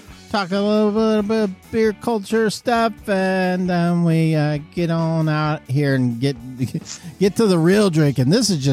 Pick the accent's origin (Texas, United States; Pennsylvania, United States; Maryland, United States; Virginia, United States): Maryland, United States; Baltimore; I'm originally from Baltimore.